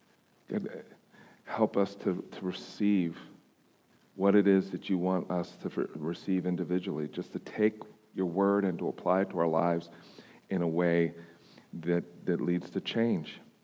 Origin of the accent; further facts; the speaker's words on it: Pennsylvania, United States; I grew up on the East Coast, and there's the Neshaminy Creek that would that I would go fishing